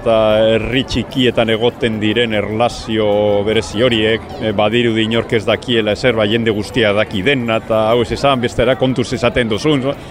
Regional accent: Basque Country, Spain; nire idazkera batua da jakina, baina batuaren barrua nahiko mendebaldekoa dala, zen bizkaitarra naiz, eta bai, Bizkaia aldera jotzen dugu oso batzutan.

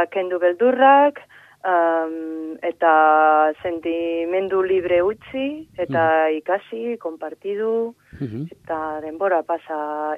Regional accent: Catalonia, Spain; Basque is a second language; Barkatu nire euskaragatik, Kataluniakoa naiz eta akats pila bat itzen ditut.

